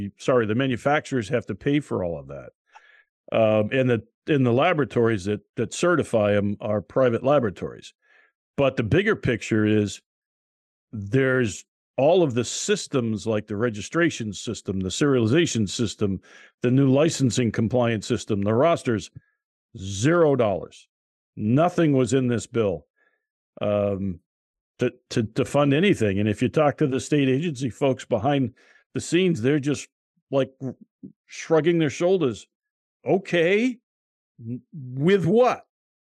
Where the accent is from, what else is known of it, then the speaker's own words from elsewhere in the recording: Scotland, United Kingdom; Well, I'm Scottish.